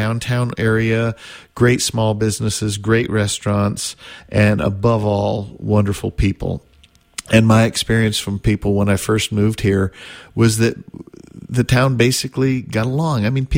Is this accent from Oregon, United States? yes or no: yes; Eugene, Oregon, United States; now in Chico, United States; And I grew up in Eugene, Oregon.